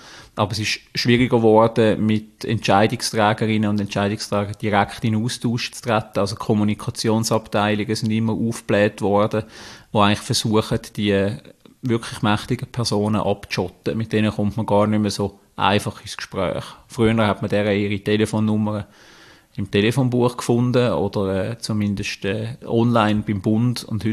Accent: Zurich, Switzerland; am rechten Zürichseeufer, wo ich aufgewachsen bin.

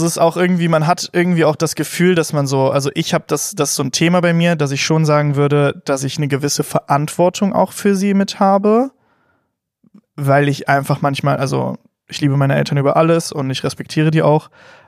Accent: North Rhine-Westphalia, Germany; Ich komme aus NRW.

